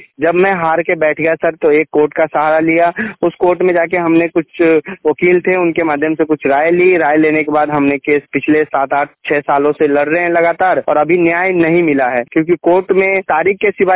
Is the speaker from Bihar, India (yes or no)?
yes; Sitamarhi, Bihar, India; now in Manesar, India; और मैं बिहार सीतामढ़ी राज्य के रहने वाला हूं और इस वक्त मैं आईएमटी मानेश्वर में रहता हूं पिछले लगभग 7-8 सालों से।